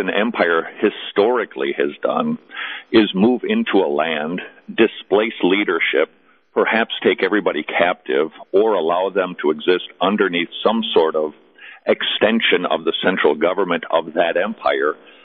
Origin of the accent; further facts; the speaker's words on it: United States; and I'm an American, so I can say this